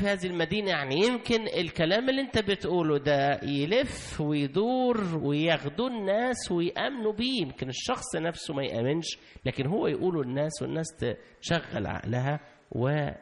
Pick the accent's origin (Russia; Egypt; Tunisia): Egypt; تسألني عن مصر أقول لك كل حاجة عن مصر لأن أنا راجل مصر